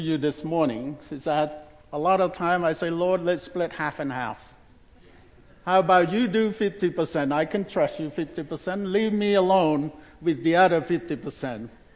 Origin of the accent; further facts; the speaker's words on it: Cambodia; English is a second language; That's all I want to do in Cambodia, in my home country. And because by the grace of God, he spared my life from the killing field in the 70s.